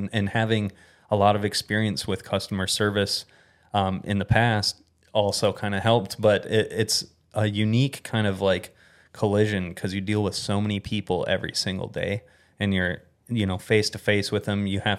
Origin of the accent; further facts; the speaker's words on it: Minnesota, United States; can connect with a lot of those seasonal golfers that are coming in from different places because I'm not from Arizona originally.